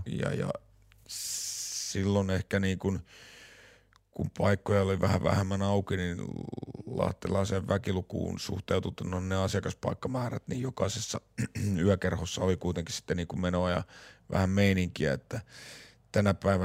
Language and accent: Finnish; Lahti, Päijät-Häme, Finland; kun itse olen Lahdesta ja näin edespäin